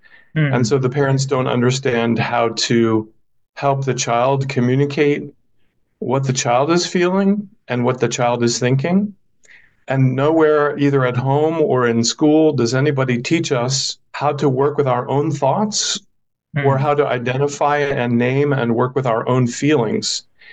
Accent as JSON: {"language": "English", "country": "United States", "said": "which of course I'm mispronouncing as an American, but forgive me for that."}